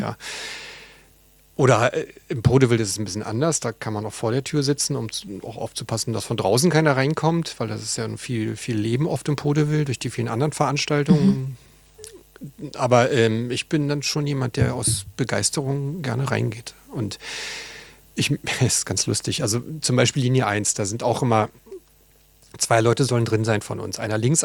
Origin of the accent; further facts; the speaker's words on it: Berlin, Germany; ich bin auch in Moabit geboren und groß geworden